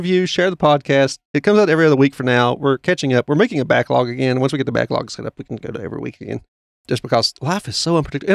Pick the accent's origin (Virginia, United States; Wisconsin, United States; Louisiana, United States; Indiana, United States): Virginia, United States; And I'm licensed to perform weddings in any state but Virginia, my home state.